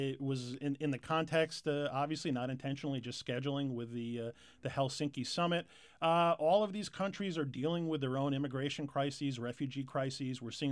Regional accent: New Hampshire, United States; as soon as they heard I was from New Hampshire, wanted to talk about the New Hampshire primary.

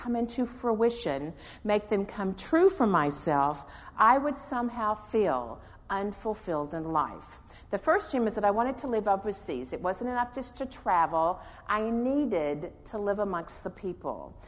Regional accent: Pasadena, Texas, United States; I was born and raised in Pasadena, Texas.

